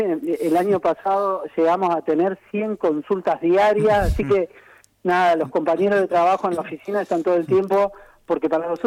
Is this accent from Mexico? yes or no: no; Rufino, Santa Fe, Argentina; yo soy de Rufino, es decir, la localidad más al sur de la provincia, más austral de la provincia, soy yo